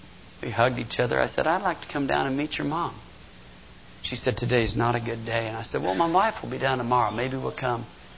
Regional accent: Atlanta, Georgia, United States; I'm from North Atlanta and she's from South Atlanta.

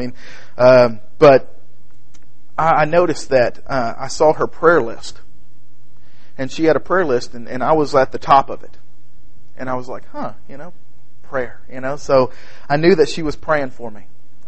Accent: Garland, Texas, United States; I grew up in Garland, Texas, which is a suburb of Dallas. I lived there my whole life

